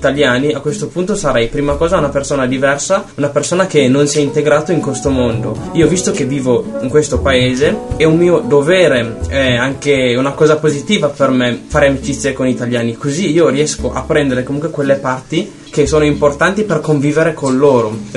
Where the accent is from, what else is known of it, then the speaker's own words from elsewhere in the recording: Ethiopia; now in Italy; Per esempio io che sono etiope mi sembrerebbe sbagliato fare amicizia solamente con gente del mio paese. Visto che vivo qui devo per forza integrarmi